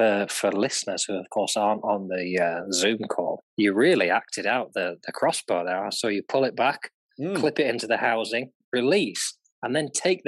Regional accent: Scotland, United Kingdom; I am Scottish.

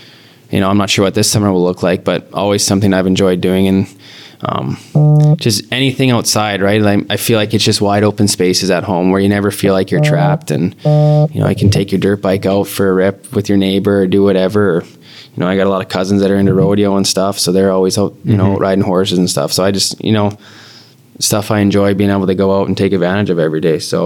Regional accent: Wainwright, Alberta, Canada; So 15 is what I wore growing up in Wainwright. My dad wore it growing up.

